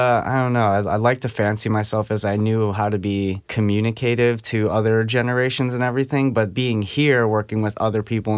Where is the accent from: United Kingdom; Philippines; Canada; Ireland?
Philippines; now in United States; I'm Filipino